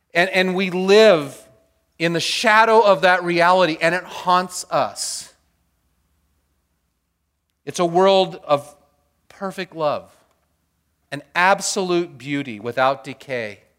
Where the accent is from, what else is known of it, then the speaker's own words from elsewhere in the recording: United States; because I'm an American. And we get to choose everything.